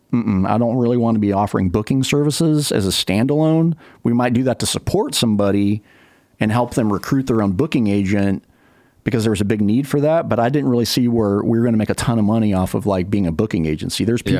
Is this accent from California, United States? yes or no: yes; California, United States; And most of the time, though, also as a side note, I don't tell people I'm originally from California.